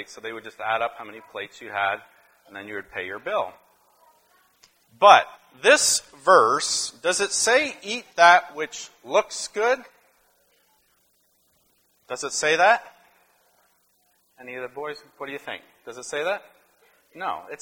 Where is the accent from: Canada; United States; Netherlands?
Canada; Nova Scotia; I grew up in Nova Scotia, Canada. When I grew up, this would have been in the 80s.